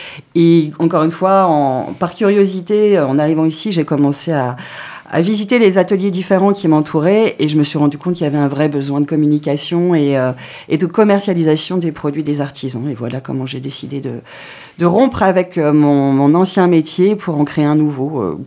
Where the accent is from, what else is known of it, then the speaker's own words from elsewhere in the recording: Thionville, Grand Est, France; born there; Alors moi, je suis née à Thionville.